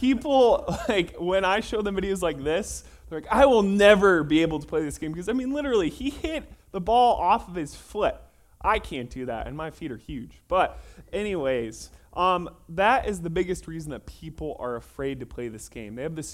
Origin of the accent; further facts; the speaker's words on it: Michigan, United States; And I'm originally from Michigan, and people always ask, are you going to go back to Michigan?